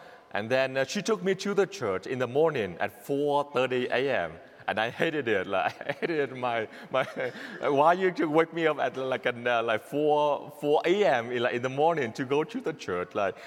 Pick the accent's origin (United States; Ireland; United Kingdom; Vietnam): Vietnam; I grew up in Vietnam.